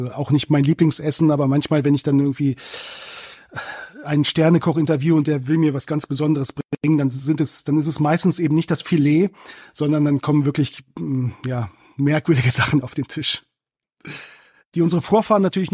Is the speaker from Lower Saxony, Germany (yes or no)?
yes; Braunschweig, Lower Saxony, Germany; Ich bin tatsächlich im Zonenrandgebiet aufgewachsen. Ich hatte ja vorhin gesagt, gebürtiger Braunschweiger, aber vor allem die Familie meines Vaters lebte in Walkenried im Harz, exakt 1 Kilometer von den Grenzbefestigungen entfernt.